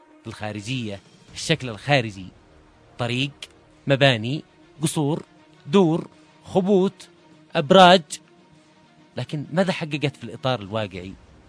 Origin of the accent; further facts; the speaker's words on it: Yemen; التي نعيشها نحن كشعب يمني يؤمن بقضيته